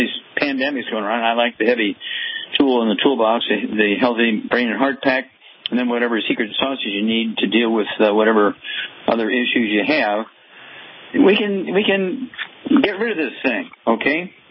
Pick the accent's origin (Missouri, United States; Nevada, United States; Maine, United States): Missouri, United States; Let's go to the Mighty Mo, Missouri, my home state, and Elizabeth.